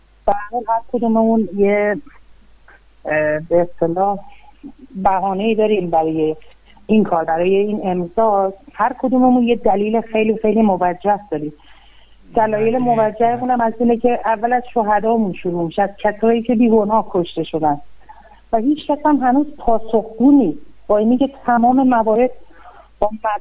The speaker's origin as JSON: {"language": "Persian", "country": "Iran", "said": "چرا باید من به عنوان یه ایرانی این حکومت یه جمهوریت رو قبول داشته باشم؟"}